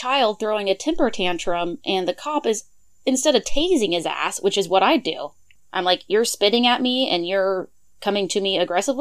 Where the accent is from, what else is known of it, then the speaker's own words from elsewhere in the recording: Montana, United States; I'm in Texas right now, and I'm from Montana.